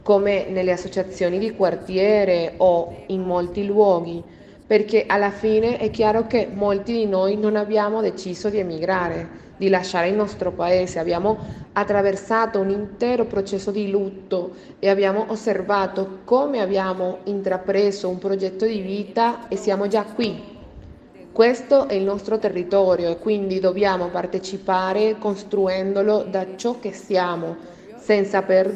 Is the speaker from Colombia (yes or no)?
yes; Colombia; In altre parole, sono colombiana, ma so che in America Latina ognuno ha la sua storia e il suo contesto